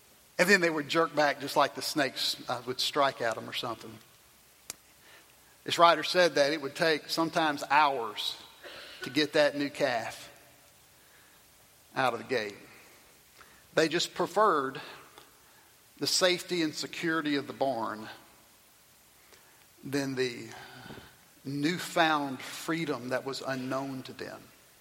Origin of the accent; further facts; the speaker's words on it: Tylertown, Mississippi, United States; So I grew in South Mississippi, the little city that I grew up in, Tylertown, was the only city, town in the whole county.